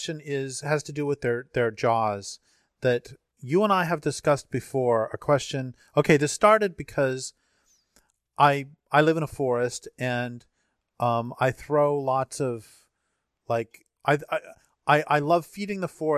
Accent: Colorado, United States; Because, you know, I grew up in Colorado and drove through Wyoming a bazillion times

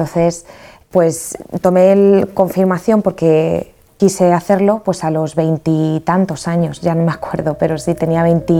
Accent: Madrid, Community of Madrid, Spain; now in Cartagena, Spain; tengo 30 años y soy de Madrid. Y bueno, pues tengo mi padre y mi hermana, y porque mi madre falleció. Y bueno, estoy viviendo en Cartagena desde hace 2 años.

